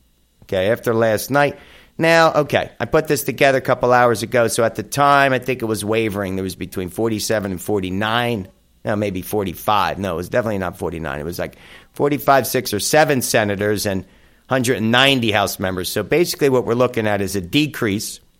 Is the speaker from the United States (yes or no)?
yes; New Jersey, United States; And how about my home state, Governor Christie? I happen to like him.